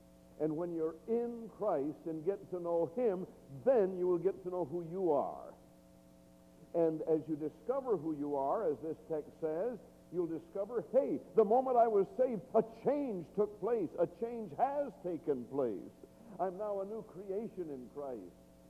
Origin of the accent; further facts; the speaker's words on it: United States; I come from the States, where often the congregations that I had connection with were all the same color and just a cookie cutter sort of thing, you know.